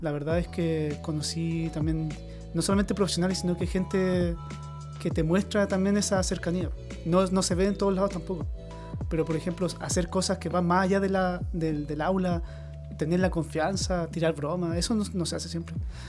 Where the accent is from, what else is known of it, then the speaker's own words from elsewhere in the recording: Santiago, Santiago Metropolitan Region, Chile; born there; Yo en mi caso nací en Santiago.